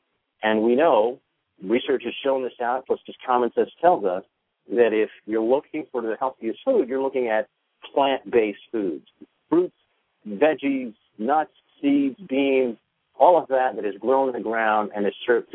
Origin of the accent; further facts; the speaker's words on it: New York City, New York, United States; I'm a kid from New York City, born and raised in the Bronx, what we used to affectionately call the concrete jungle.